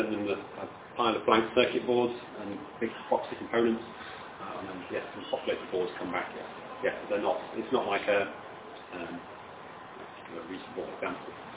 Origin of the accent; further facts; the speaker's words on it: United Kingdom; And I said, well, we're British, for ARM processors, why can't we do something?